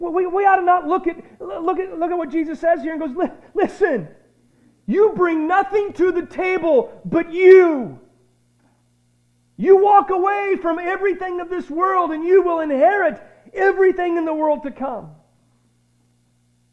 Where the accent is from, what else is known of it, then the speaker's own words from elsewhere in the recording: Prairie Village, Kansas, United States; also born or lived in Chanute; The little church I grew up going to in Chanute, and the big church I grew up to going in Prairie Village, Kansas